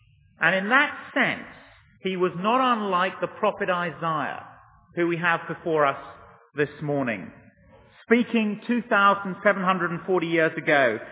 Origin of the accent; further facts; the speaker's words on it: England, United Kingdom; So again, thinking and speaking as an English snob, I thought both his contribution to and his testimony in the Iran-Contra debate was theatrical, unstable and foolish.